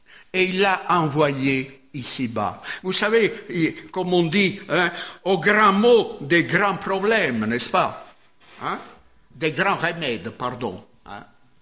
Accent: Italy; Moi, je suis italien, mais j'ai un peu appris à regarder les virgules, les points et tout ça.

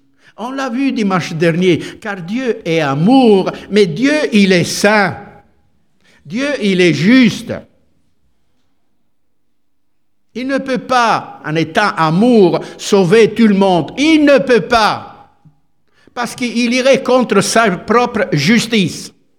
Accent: Italy; French is a second language; Je suis italien, mais vous êtes français.

